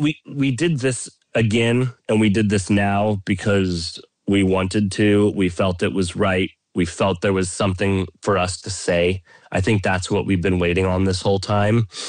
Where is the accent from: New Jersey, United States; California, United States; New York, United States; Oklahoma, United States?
Oklahoma, United States; We grew up in Oklahoma. We didn't come from a scene.